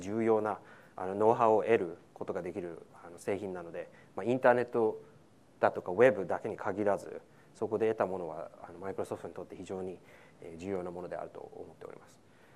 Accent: Tokyo, Japan; born there; first language en; Japanese is a second language; also born or lived in United States; 僕は東京生まれなんですけれど、米国で半生以上過ごしたので、母国語となると英語になってしまうんですけれど

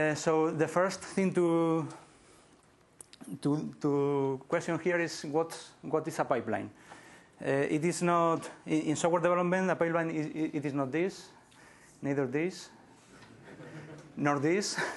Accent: Madrid, Community of Madrid, Spain; English is a second language; and I am from Madrid.

